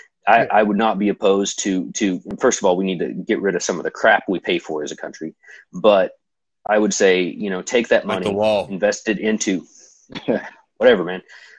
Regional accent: Kentucky, United States; I'm originally from Eastern Kentucky, one of the most impoverished places in the country

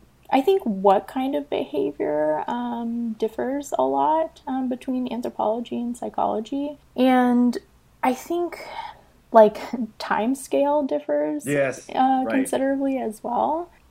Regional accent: Lakeland, Florida, United States; And so I grew up in Central Florida, in Lakeland, Florida. I went to elementary, middle, high school there.

